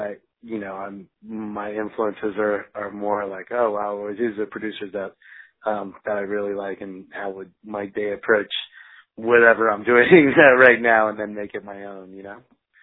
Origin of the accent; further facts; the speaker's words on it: North Miami Beach, Florida, United States; moved away as an adult; also born or lived in San Diego; I'm originally from Miami. I grew up in North Miami Beach. Yeah. And I ended up right after high school, going into the Navy. And that's what got me out to San Diego and the West Coast.